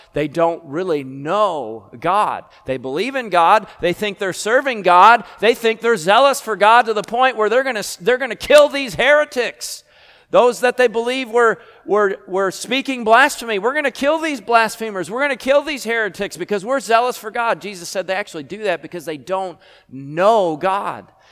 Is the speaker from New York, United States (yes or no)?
yes; New York, United States; I told somebody I was from New York and somebody asked me if we had trees there.